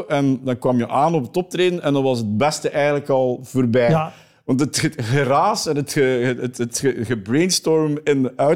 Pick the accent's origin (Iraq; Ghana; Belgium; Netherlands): Belgium; Flanders; Ik ben een Vlaming. Ik ben dan toch weer niet zo stipt als dat het hoort.